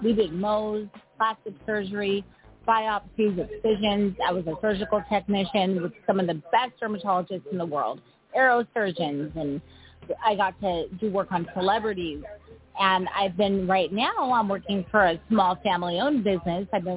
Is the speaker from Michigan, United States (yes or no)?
no; Phoenix, Arizona, United States; also born or lived in California; now in Orange County, United States; Well, I'm from Phoenix, Arizona, and I moved out here in 2010, but I've always been back and forth from Arizona to Cali. So I'm originally from Arizona, but I've been in Cali my whole life, Southern California.